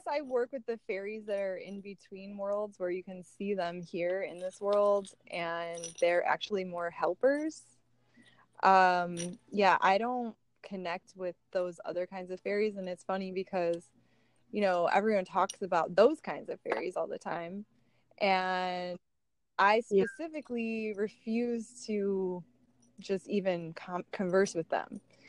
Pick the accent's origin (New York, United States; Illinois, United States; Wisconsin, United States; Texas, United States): Illinois, United States; Chicago; Okay, so I'm from Chicago. I come from, you know, the Midwest and warm-hearted.